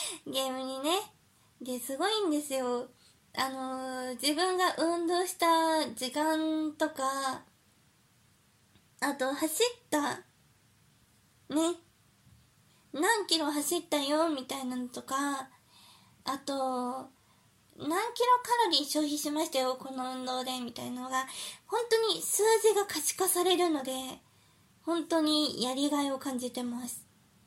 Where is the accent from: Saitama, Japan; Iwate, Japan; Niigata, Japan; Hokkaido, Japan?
Saitama, Japan; now in Chiba, Japan; 私埼玉出身なんですけど、最近千葉に引っ越しまして、